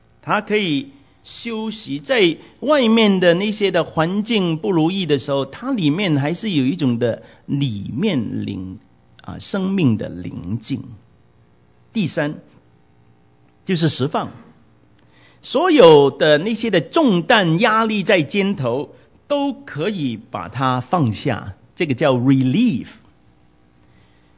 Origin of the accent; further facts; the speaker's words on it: Hong Kong; 我那个时候我自己的客家话也是半生不熟的，虽然我父母亲是客家人跟我讲客家话，但是呢我呢在香港长大，所以我就回广东话，所以我的客家话真正没有用来表达过。